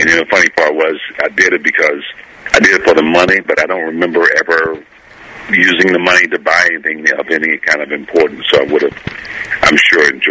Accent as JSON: {"language": "English", "town": "Benton Harbor", "region": "Michigan", "country": "United States", "tie": "born or raised there", "said": "I grew up in Michigan, and in a small town, southwestern corner of Michigan, Benton Harbor."}